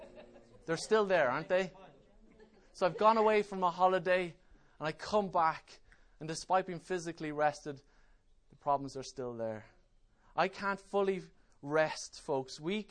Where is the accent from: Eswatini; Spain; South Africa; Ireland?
Ireland; Kildare; I grew up on the Curragh Camp, which is obviously in County Kildare.